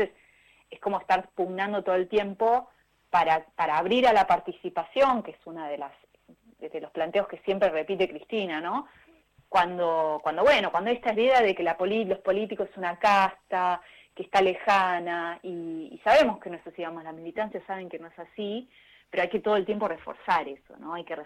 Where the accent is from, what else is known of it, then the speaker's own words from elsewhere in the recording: Viedma, Río Negro, Argentina; Especialmente si yo soy del sur de Viedma, que hubo mucho ajuste, mucho problema